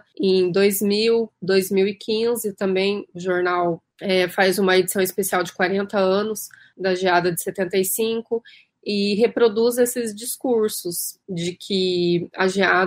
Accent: Sertaneja, Paraná, Brazil; Eu cresci lá em Sertaneja, no meio da plantação de café que minha avó cultivava.

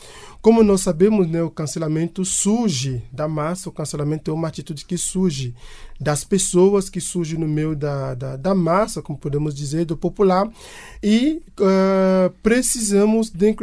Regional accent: Cameroon; Portuguese is a second language; now in Brazil; Sou camaronês, né? O sotaque deve ter entregado aí. Sou camaronês e estou no Brasil há 10 anos.

